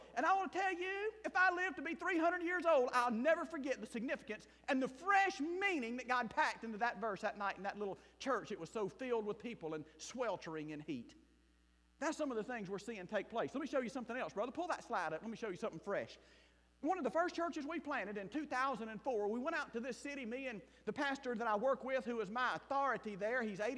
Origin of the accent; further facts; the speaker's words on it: Mississippi, United States; Listen, I'm an old country boy from South Mississippi, raised on John Deere tractors and Red Man tobacco.